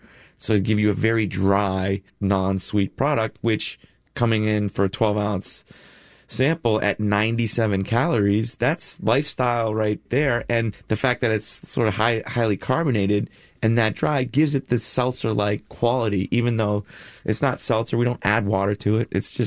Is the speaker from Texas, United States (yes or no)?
no; Shrewsbury, Massachusetts, United States; Well, I'm from the Worcester area. I grew up in Shrewsbury